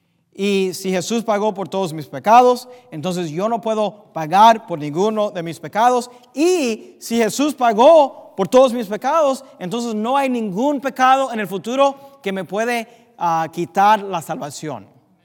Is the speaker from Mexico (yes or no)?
no; United States; Spanish is a second language; Y yo crecí aquí en los Estados Unidos y hablo más inglés que español